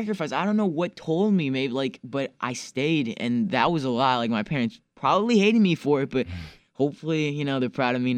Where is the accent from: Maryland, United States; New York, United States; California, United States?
Maryland, United States; Clarksburg; Dude, I'm a small town kid from Maryland. I'm from Clarksburg, Maryland.